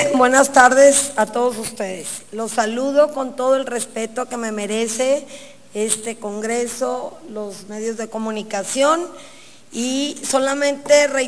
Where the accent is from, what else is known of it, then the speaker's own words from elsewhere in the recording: Acaponeta, Nayarit, Mexico; Yo soy de Acaponeta, lo viví